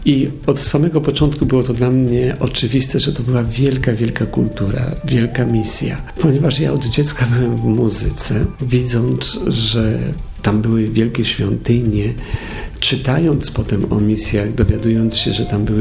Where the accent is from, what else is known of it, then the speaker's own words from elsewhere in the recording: Poznań, Greater Poland Voivodeship, Poland; tutaj w Poznaniu, bo jestem rodowitym poznaniakiem z Franowa